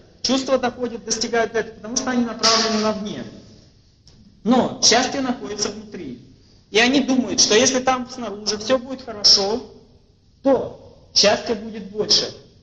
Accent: Russia; born there; Мы родились здесь, в России.

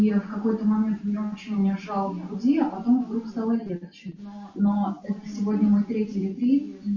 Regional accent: Ukraine; Я сама из Украины, и все мои родные там сейчас.

